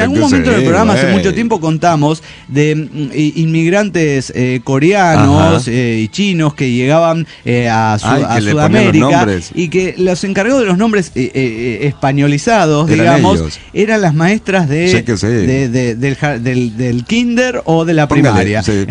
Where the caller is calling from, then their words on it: Montería, Córdoba, Colombia; de Montería, Colombia.